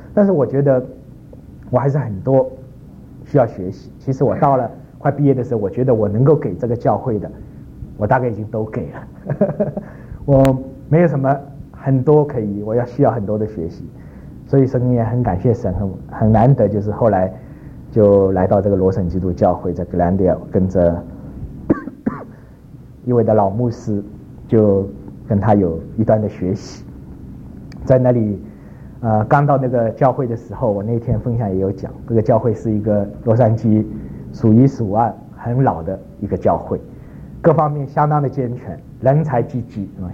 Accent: China; 在那里绝大多数都是从台湾来的，我是从大陆来的啊，

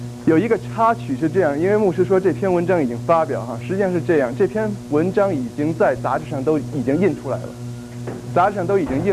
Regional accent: Beijing, China; moved away as an adult; now in North America; 我是1992年到北美的，我在大陆从小在北京长大，长在大陆生在大陆，长在北京生在北京，其中到过一次农村。我是1992年到这边

